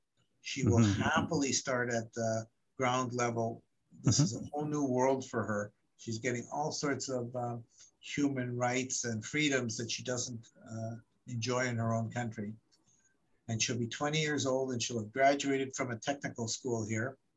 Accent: United Kingdom; born there; moved away; I'm an immigrant. I was born in England.

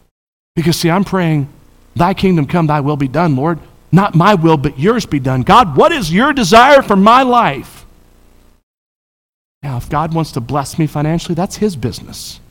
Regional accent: Charlotte, North Carolina, United States; And remember, I grew up in Charlotte. I grew up in the place that they affectionately referred to PTL as Pass the Loot.

